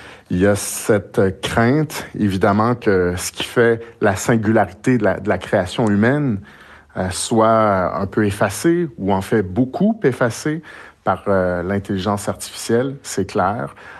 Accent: Quebec, Canada; quand vous êtes chez nous au Québec

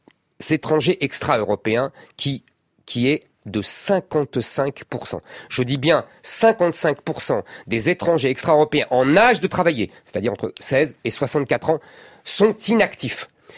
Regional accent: France; mes familles est née en Algérie. Je suis un Français de confession juive.

